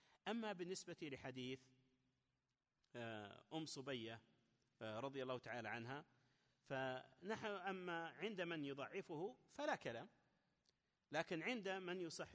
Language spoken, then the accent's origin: Arabic; Najd, Saudi Arabia; فيجعلون أحواضا صغيرة تسمى عندنا في نجد القرو